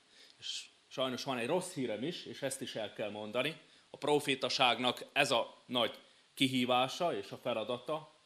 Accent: Apața, Brașov County, Romania; hétfalusiak, meg Brassó környékiek, én onnan származok, hogy mi most apácaiak például székelyek vagyunk, vagy csángók vagyunk.

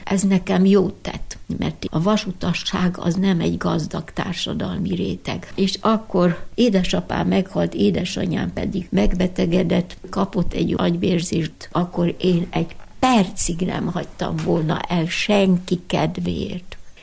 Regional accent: Zakarpattia Oblast, Ukraine; Én kárpátaljai vagyok. Ebben a világban kisebbségi sorsot éltem át, mint evangélikus és mint magyar.

